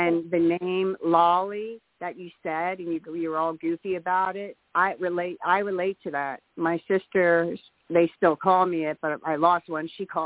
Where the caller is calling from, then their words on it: Pittsburgh, Pennsylvania, United States; I'm from Pittsburgh, Pennsylvania.